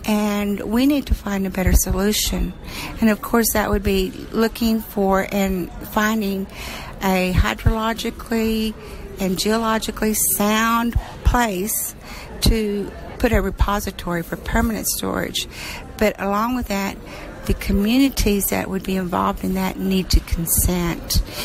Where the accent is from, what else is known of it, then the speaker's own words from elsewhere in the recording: Eunice, New Mexico, United States; I am from Yunis, New Mexico.